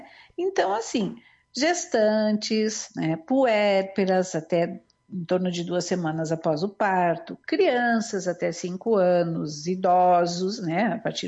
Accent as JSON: {"language": "Portuguese", "region": "South Region", "country": "Brazil", "said": "nós como brasileiros e pessoas que enfrentam o nosso inverno, nós aqui no sul"}